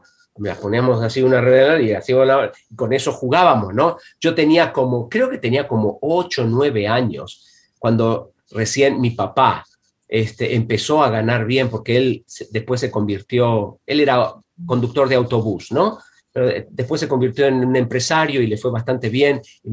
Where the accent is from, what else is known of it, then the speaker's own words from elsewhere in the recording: Buenos Aires Province, Argentina; Cuando iba creciendo en Argentina, cuando era niño, ¿no? Yo crecí en un barrio de clase media baja, de inmigrantes, en las afueras de la ciudad de Buenos Aires, ¿no? Era gente muy linda, yo amo mucho mi barrio y mi gente de allí.